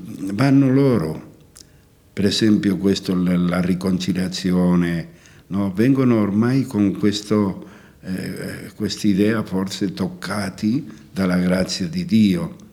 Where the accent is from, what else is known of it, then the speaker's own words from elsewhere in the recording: Spain; Italian is a second language; che era del mio paese. Allora ci ha portato 12 ragazzi e di tutti sono rimasto solo io. Però quello che mi ha colpito sempre è avere come mamma, anche se non avevo in casa nella Spagna la mia mamma